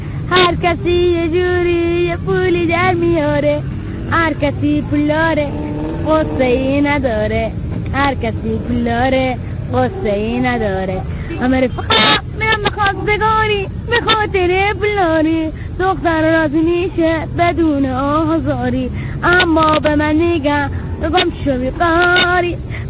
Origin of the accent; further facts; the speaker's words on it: Herat, Afghanistan; now in Iran; من هراتی.